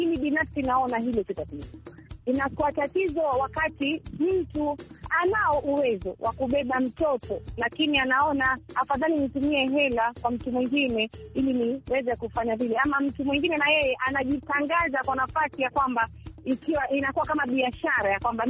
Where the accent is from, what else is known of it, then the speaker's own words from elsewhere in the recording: Kwale County, Kenya; natokea Kenya, maeneo ya Kwale County.